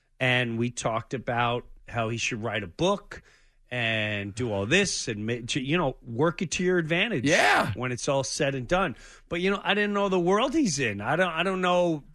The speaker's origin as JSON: {"language": "English", "region": "New York", "country": "United States", "tie": "born or raised there", "said": "I grew up in New York, but 70s TV."}